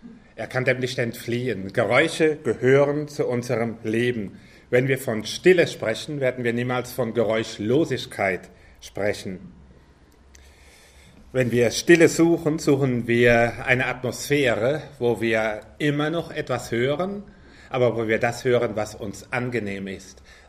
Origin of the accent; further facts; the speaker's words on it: Rhineland-Palatinate, Germany; born there; accent: Palatine; now in Sauerland, Germany; Ich komme aus dem Sauerland. Das ist unterhalb von Dortmund, oberhalb von Siegen. Bin aber gebürtiger Pfälzer, wie man am Slang hört.